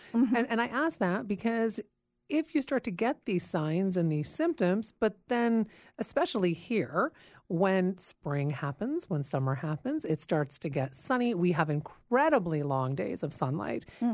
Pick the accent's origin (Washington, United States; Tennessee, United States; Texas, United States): Washington, United States; But I grew up in Southwest Washington where, you know, my junior year in high school, we went 66 days without seeing the sun.